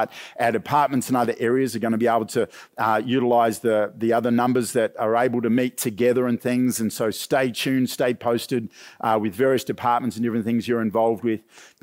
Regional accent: Cairns, Queensland, Australia; I grew up falling asleep on concrete floors up in Cairns.

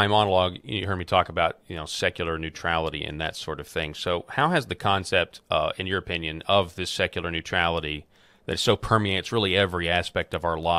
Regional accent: Arkansas, United States; And in my home state, where I live in Arkansas

